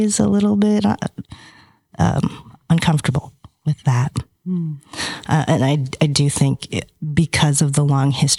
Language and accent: English; New London, United States; growing up in New London, where we are right now, Little Theater Auditorium was one of the first, well, was the first theater experience I ever had.